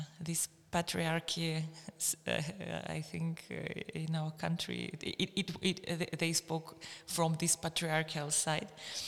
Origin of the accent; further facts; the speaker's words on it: Belarus; English is a second language; I'm from Belarus